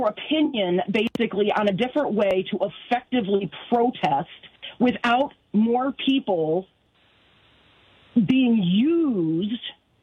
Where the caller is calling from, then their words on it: Michigan, United States; also born or lived in Ann Arbor; I'm calling from Mid-North Michigan and okay. That ruthless, toothless neo-Nazi training area. And I moved up here some years ago from Ann Arbor, University of Michigan